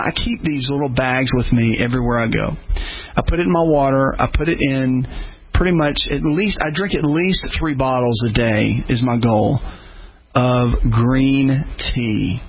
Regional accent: the South, United States; I'm from the South, so I got to have my tea a little bit sweet, you know.

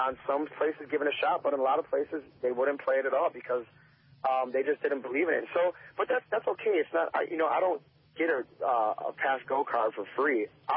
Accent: Milwaukee, Wisconsin, United States; now in Nashville, United States; We started music and arts programs in my hometown, Milwaukee, Wisconsin, and here in Nashville.

